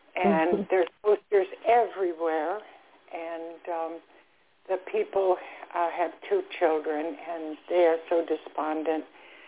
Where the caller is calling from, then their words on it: Florida, United States; I'm calling from Florida.